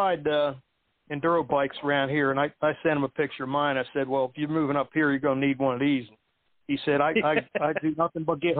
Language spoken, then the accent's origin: English; New Jersey, United States; moved away as an adult; also born or lived in Florida; I had been living in Florida for many years, my whole career. I moved to Florida from Jersey when I was 18.